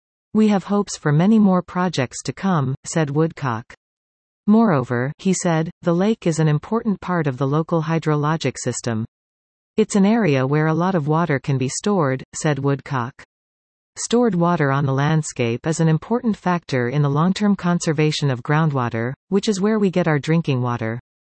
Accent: Sri Lanka; now in Canada; I come from Sri Lanka and in our country we have jungle monasteries with rock caves.

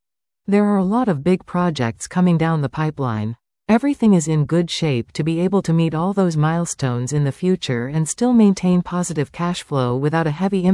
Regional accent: Tara, Ontario, Canada; A. I grew up in Tara, Ont.

